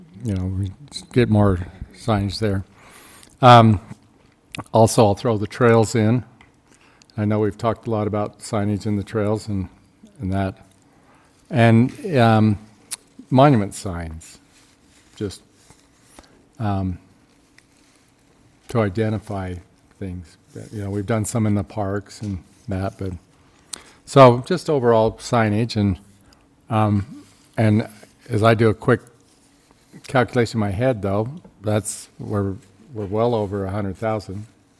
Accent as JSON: {"language": "English", "region": "Great Basin", "country": "United States", "tie": "born or raised there", "said": "first thing I want to say, and as part of it's my nature of scarcity in the world, and I think it's growing up in the Great Basin."}